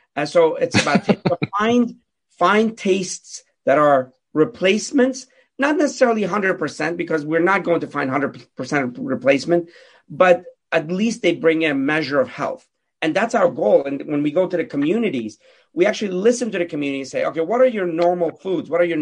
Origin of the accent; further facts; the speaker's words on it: Pittsburgh, Pennsylvania, United States; So I grew up in Pittsburgh. I played all the sports, soccer, tennis, football, you name it.